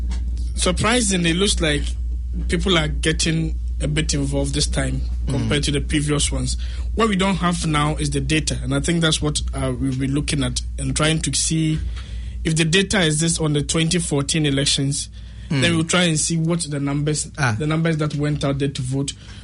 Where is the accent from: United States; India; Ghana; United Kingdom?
Ghana; growing up in Ghana